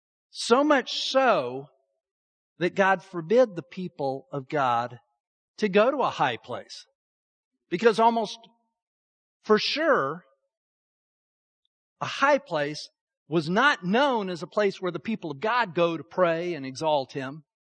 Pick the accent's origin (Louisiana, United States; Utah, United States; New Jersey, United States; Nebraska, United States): Utah, United States; I grew up in Utah. One of the things I did a lot during my teenage years was go up into the mountains and hike.